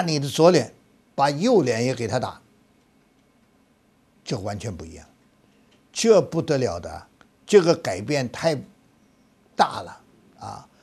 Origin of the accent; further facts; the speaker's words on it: China; 能够饶恕人七次，我们中国人是三次就不行，两次可以，三次不行